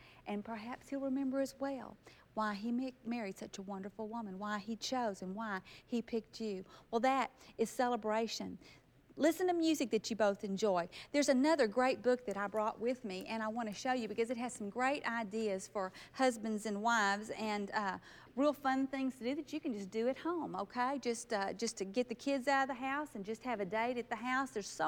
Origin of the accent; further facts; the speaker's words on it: Texas, United States; And girls, we're from Texas. We like country music, okay? We like